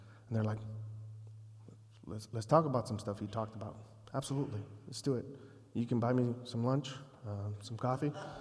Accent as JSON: {"language": "English", "region": "Texas", "country": "United States", "tie": "born or raised there", "said": "I was born and raised in Texas, but I was born and raised in deep South Texas, further south than San Antonio. That's a thing, believe it or not. 20 minutes from Mexico."}